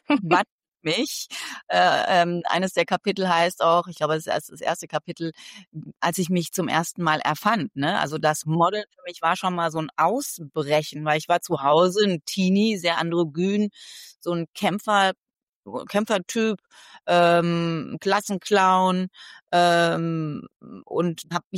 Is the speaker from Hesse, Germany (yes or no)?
yes; Hesse, Germany; also born or lived in England; Ich bin in England aufgewachsen, die ersten 4 Jahre, dann in Hessen zur Schule gegangen